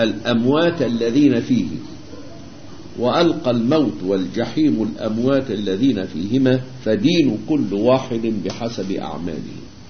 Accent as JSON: {"language": "Arabic", "country": "Egypt", "said": "لان احنا عندنا في مصر هنا الجو على نوع ما مستقر"}